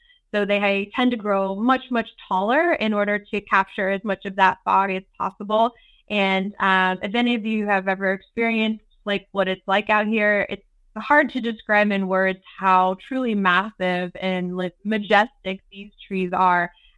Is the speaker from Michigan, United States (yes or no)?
no; St. Helena, California, United States; I grew up actually in this area. I was born in St. Helena, and my parents had a winery out there.